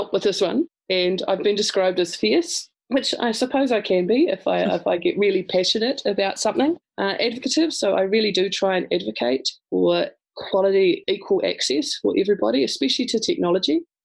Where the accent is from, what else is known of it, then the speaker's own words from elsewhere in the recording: Christchurch, Canterbury, New Zealand; Growing up in Christchurch, my family had a crib or a holiday home at the Rakaia River. So Ko Rakaia te awa, the Rakaia is my river.